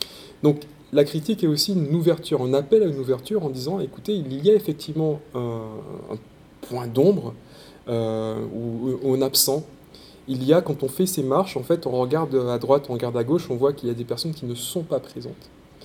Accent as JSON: {"language": "French", "country": "Martinique", "tie": "born or raised there", "said": "Donc moi, je suis martiniquais, j'ai grandi en Martinique"}